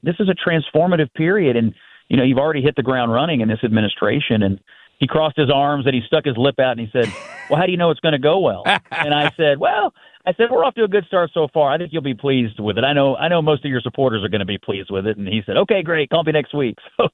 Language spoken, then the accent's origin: English; Kentucky, United States; I'm from Western Kentucky, but St. Louis is where my heart is because of the Cardinals